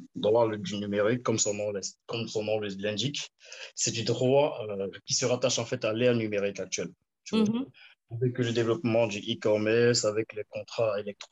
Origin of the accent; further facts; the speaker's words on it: West, Cameroon; now in France; je suis un dénommé … J'ai 26 ans. Je suis originaire du Cameroun, plus précisément de l'Ouest Cameroun. Alors, je réside actuellement en France.